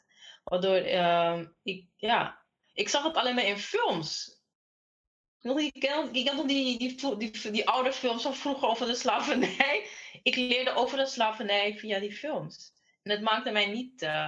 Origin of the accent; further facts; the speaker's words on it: Netherlands; born there; Ik ben in Nederland geboren. En mijn ouders die komen uit Suriname.